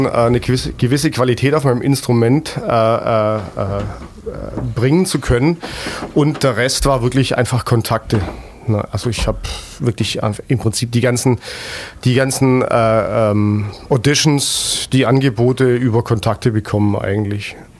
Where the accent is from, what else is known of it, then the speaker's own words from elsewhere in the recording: Ulm, Baden-Württemberg, Germany; aufgewachsen in Ulm